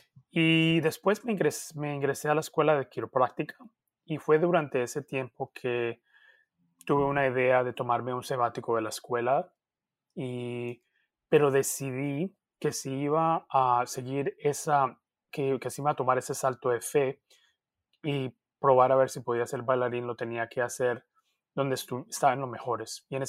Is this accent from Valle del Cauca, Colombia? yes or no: yes; Cali, Valle del Cauca, Colombia; moved away; Viví en Cali, nací en Cali. Y cuando era niñito, me mantenía haciendo teatros, me mantenía organizando eventos así teatrales en nuestra cuadrita, en nuestro barrio pobrecito.